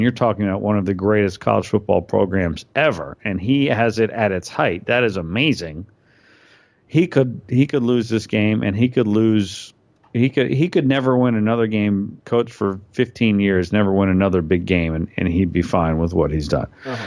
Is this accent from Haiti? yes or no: no; Alabama, United States; born there; both of my parents are graduates of the University of Alabama, and I was born in Alabama. So well before I knew anything else, I was indoctrinated into Alabama.